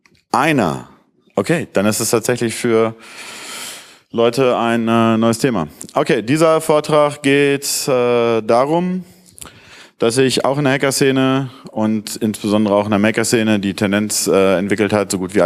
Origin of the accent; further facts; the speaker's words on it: Northern Germany, Germany; Ich komme aus Norddeutschland, habe in Darmstadt studiert